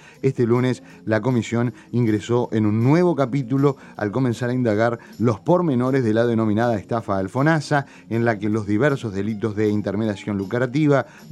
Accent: Uruguay; los uruguayos

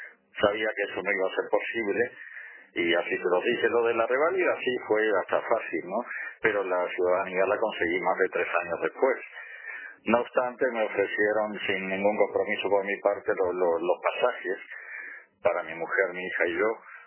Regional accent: Uruguay; now in Spain; Yo soy español desde hace muchos años, quiero mucho este país. Este país me ha dado mucho, incluyendo muchas cosas que no me ha dado el Uruguay. Pero lo que no olvido es mis orígenes

